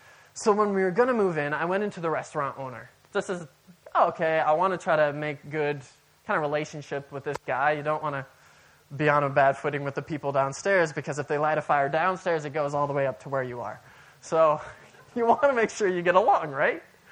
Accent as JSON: {"language": "English", "town": "Amsterdam", "region": "North Holland", "country": "Netherlands", "said": "Yeah, I'm also from Amsterdam."}